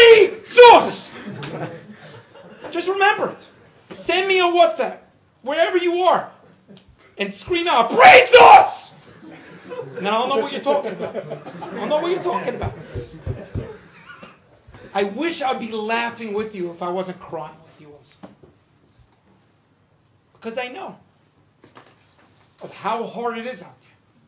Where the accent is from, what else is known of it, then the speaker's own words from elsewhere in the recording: Canada; I'm from Canada.